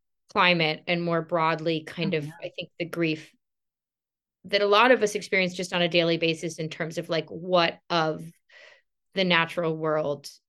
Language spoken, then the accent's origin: English; Florida, United States; I grew up in South Florida, which is, it's a beautiful, magical place that I will probably never be able to live in.